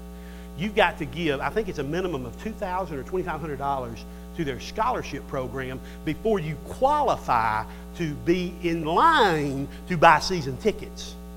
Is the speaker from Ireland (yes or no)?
yes; Ireland; I'm Irish. I'm supposed to have this. It's how God made me.